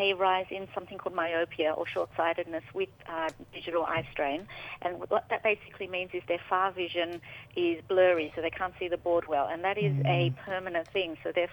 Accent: New South Wales, Australia; I'm from MacArthur area in New South Wales.

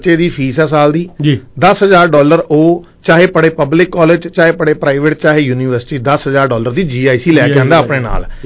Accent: Punjab, India; moved away; ਮੇਰੇ ਦੋ ਘਰ ਹੈ ਮੇਰਾ ਪਿੰਡ ਵੀ ਹੈਗਾ ਜ਼ਿਲ੍ਹਾ ਅੰਮ੍ਰਿਤਸਰ ਠੀਕ ਹੈ ਜੀ ਤੇ ਮੇਰਾ ਘਰ ਜਿਹੜਾ ਹੈਗਾ ਜਲੰਧਰ ਸ਼ਹਿਰ ਚ ਉੱਥੇ ਮੇਰੇ ਪੇਰੈਂਟਸ ਰਹਿੰਦੇ ਆ

